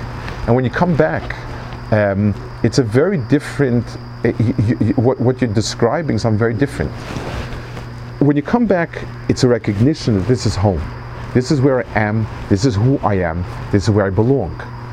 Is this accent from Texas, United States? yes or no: no; New York City, New York, United States; I mean, I grew up in New York, Manhattan, you can't be that insulated